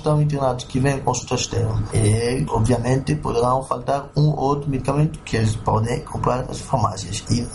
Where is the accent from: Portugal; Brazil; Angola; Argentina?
Angola; Nós temos um problema talvez cultural, que como angolano, como africanos, quando temos um doente, queremos todos estar dentro do hospital.